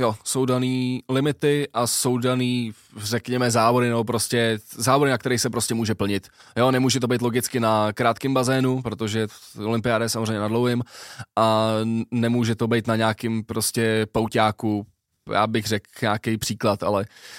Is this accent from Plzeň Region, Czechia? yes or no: yes; Plzeň, Plzeň Region, Czechia; když jako soplák malej jsem plaval u nás v Plzni